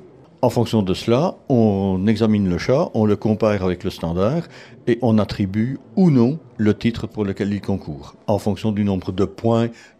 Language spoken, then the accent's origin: French; Belgium; je viens de Belgique.